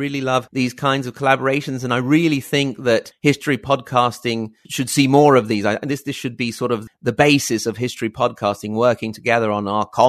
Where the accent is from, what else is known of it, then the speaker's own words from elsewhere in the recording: Italy; English is a second language; also born or lived in Virginia, United States; for us Italians, I'm very far from Genoa. It's about a 3.5-hour drive.